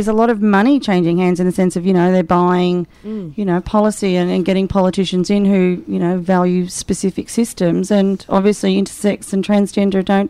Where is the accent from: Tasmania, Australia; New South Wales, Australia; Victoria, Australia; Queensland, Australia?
Victoria, Australia; Thornbury; that's close to my hometown. Being a lesbian, you know, Thornbury North, you know, that kind of girl.